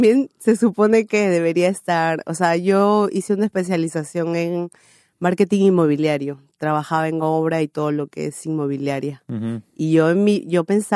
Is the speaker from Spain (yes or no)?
no; Huancayo, Junín, Peru; Soy de Huancayo, sí.